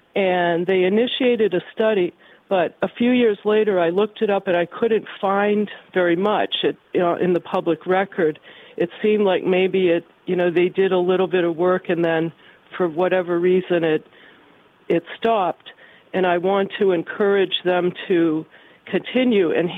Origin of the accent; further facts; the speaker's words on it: Kensington, Maryland, United States; I'm from Kensington.